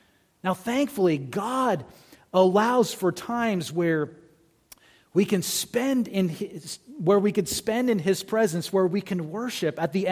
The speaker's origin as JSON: {"language": "English", "region": "California", "country": "United States", "tie": "born or raised there", "said": "I remember growing up in California, and as I say, California is a great place to be from, right?"}